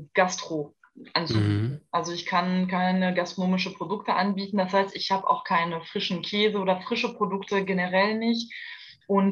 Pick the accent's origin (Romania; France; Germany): France; southern France; ich komme aus Südfrankreich. Ich habe nichts mit der Bretagne zu tun.